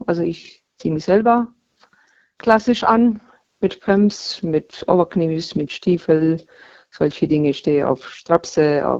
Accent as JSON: {"language": "German", "region": "Baden-Württemberg", "country": "Germany", "said": "Baden-Württemberg."}